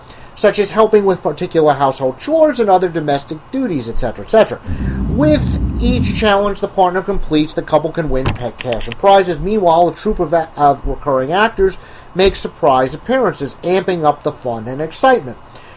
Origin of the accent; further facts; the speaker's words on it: New York City, New York, United States; the successful Project Runway is returning to my hometown of New York City for Season 7.